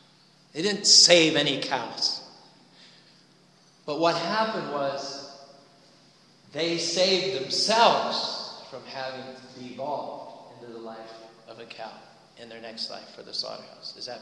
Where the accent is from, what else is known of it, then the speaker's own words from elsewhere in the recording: Utah, United States; We're from Utah, right? We know all about multi-level marketing.